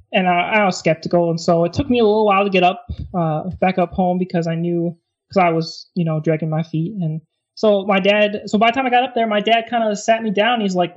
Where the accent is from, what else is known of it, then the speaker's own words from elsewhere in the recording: Michigan, United States; And so I went down, you know, I'm from Michigan. So I went down into lower Michigan and got a degree in Bible and theology.